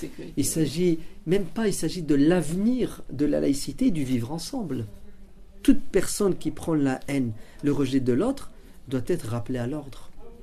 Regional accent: France; moi aussi, en tant que Français, en tant que musulman

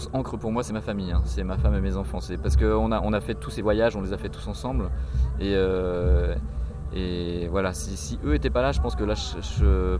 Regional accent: Paris, Île-de-France, France; moved away as an adult; now in Berlin, Germany; je me sens plus étranger depuis que je suis à Berlin, en fait. J'étais à San Francisco avant, enfin je suis parisien à la base, donc pour ceux qui ne connaissent pas, j'ai quitté Paris en 99

